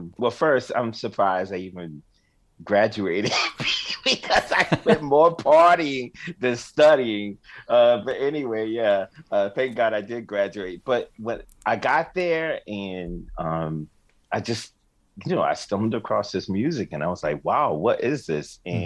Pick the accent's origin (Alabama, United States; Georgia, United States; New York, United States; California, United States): Georgia, United States; Savannah; also born or lived in Boston; But yes, I grew up in Savannah, Georgia. So Most people don't know that. They know Atlanta. But I grew up in Georgia and finished high school there. And then I went to college in Boston.